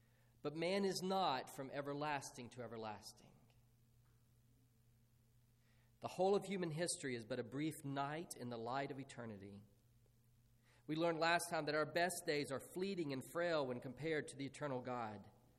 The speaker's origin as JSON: {"language": "English", "region": "West Virginia", "country": "United States", "tie": "born or raised there", "said": "I can remember growing up in West Virginia as a young boy"}